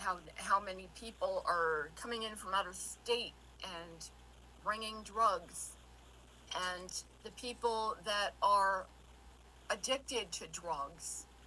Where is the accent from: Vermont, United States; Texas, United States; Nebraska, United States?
Vermont, United States; Rutland; my hometown, where I grew up here in Rutland City in Vermont, is now facing such an increase in crime.